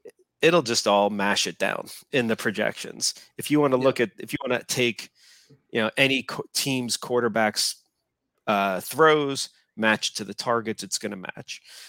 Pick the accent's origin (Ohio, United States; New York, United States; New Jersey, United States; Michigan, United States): New Jersey, United States; I've got, I am from New Jersey. I am a Giant fan.